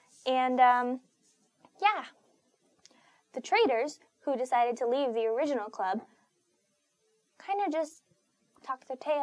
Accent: United States; am a Mexican American.

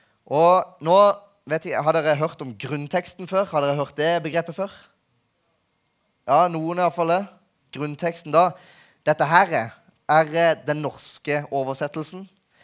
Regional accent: Flekkefjord, Agder, Norway; Da vet dere at jeg er fra Flekkefjord.

